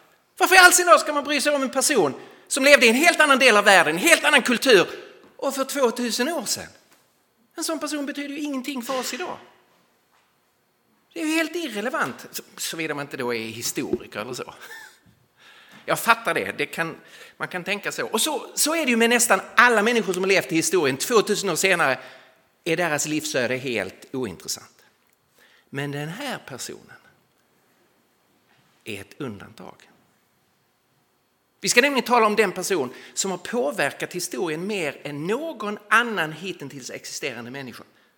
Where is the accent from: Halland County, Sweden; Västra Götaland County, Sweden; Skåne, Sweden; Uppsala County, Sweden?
Skåne, Sweden; Lund; accent: Skåne; now in Stockholm, Sweden; möjligtvis förråder mig min dialekt att jag inte är riktigt därifrån, utan jag är ju skåning till mitt ursprung, född och uppvuxen i Lund, men bor i Stockholm sedan många år tillbaka.